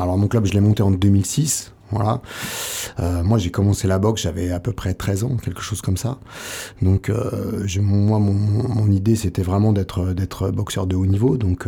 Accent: Nantes, Pays de la Loire, France; j'ai grandi à Nantes, donc souvent on avait quand même l'occasion d'aller un peu à l'océan

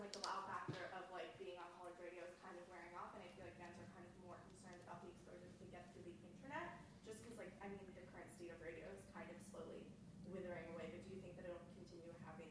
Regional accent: Salem, Massachusetts, United States; I'm from Salem, Mass.

